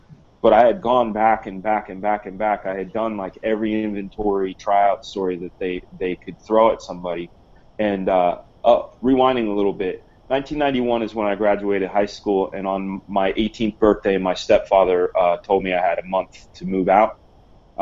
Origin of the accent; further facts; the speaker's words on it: San Francisco, California, United States; now in Los Angeles, United States; I'm from the Bay Area up by San Francisco, that I could come join his studio. So I basically said, goodbye. Goodbye, Bay Area. I'm moving down to L.A.